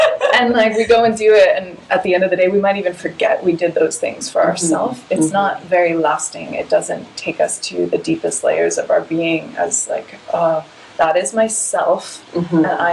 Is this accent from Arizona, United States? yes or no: yes; Tucson, Arizona, United States; moved away; also born or lived in Los Angeles; I left home. I lived in my Nissan Sentra in LA after growing up in Tucson, Arizona.